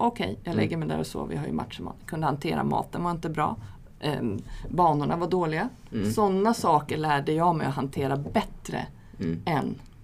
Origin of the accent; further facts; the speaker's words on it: Surahammar, Västmanland County, Sweden; jag kom från Surahammar